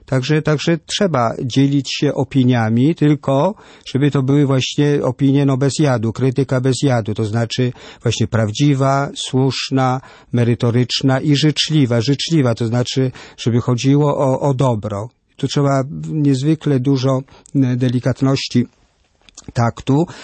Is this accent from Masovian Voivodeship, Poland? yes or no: no; Kraków, Lesser Poland, Poland; Ja jestem z Krakowa, więc przeżywałem te dni.